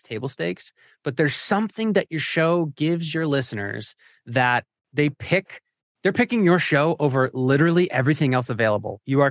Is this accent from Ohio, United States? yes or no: no; Philadelphia, Pennsylvania, United States; It's about my hometown of Philadelphia and has nothing to do with a business.